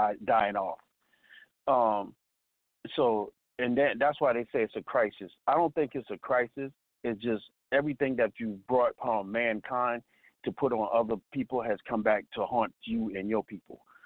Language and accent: English; South Carolina, United States; I was like, you know, I grew up in South Carolina